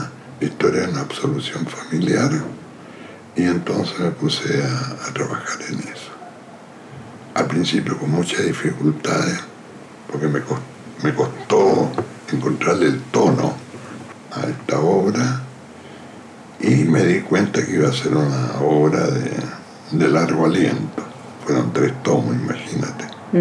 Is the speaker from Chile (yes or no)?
yes; Chile; moved away; yo aparecía como subdirector chileno. Eso no les gustó a los nuevos propietarios. Entonces informaron que si yo estaba cuando ellos se hacían cargo, me iban a echar, porque no querían ningún chileno.